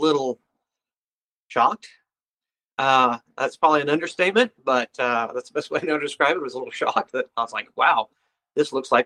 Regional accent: Clinton, Missouri, United States; was actually abducted from my hometown of Clinton, Missouri.

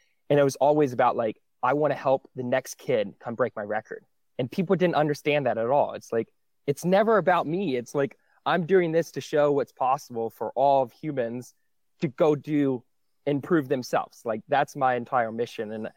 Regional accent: Florida, United States; now in Georgia, United States; now that I live up in Georgia, I felt like growing up in Florida, I never appreciated Florida.

